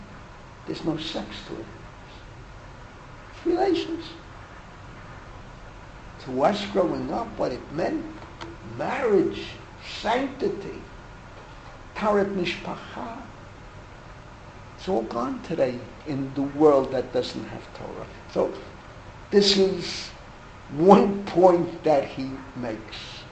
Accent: New York City, New York, United States; I grew up in the Bronx, outside the church.

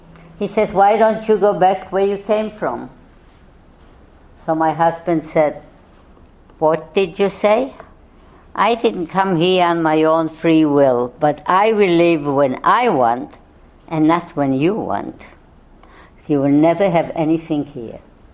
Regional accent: Poland; my husband was from Yugoslavia, and I was from Poland.

